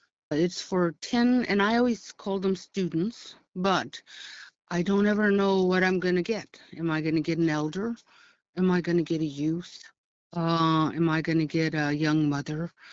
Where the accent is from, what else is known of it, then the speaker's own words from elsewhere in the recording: Alert Bay, British Columbia, Canada; born there; she came from Alert Bay. So I was born in Alert Bay. My crest, when I go home, is a blue heron under Wallace's house.